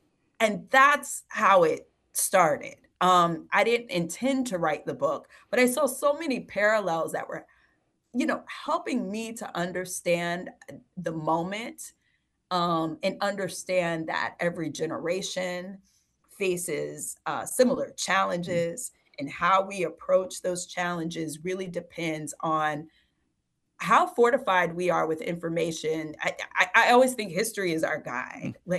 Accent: Fayetteville, North Carolina, United States; I mean, so I'm from North Carolina. I'm really glad to be with you all. I'm a military brat, Army brat from Fayetteville.

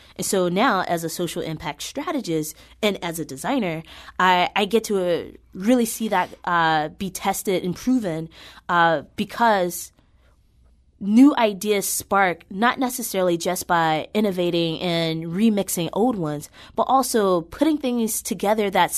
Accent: Mississippi, United States; now in St. Louis, United States; So I grew up in Mississippi, and I have a food-loving family.

